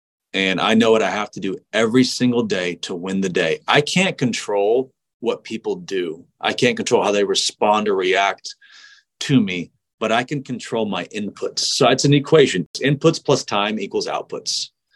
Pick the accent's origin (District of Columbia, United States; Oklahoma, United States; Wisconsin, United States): Oklahoma, United States; Tulsa; I was born and raised here in Tulsa, Oklahoma. And my parents are both immigrants from the Middle East, from Lebanon.